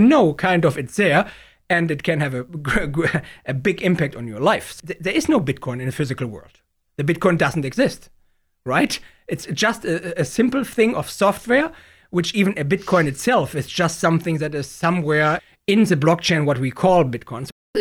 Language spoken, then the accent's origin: English; Hanover, Lower Saxony, Germany; English is a second language; now in United States; I was born and raised in Hanover, Germany. So Hanover, Germany is not exactly the Catholic area of Germany. But my mother's family was Catholic. My father's family was Protestants.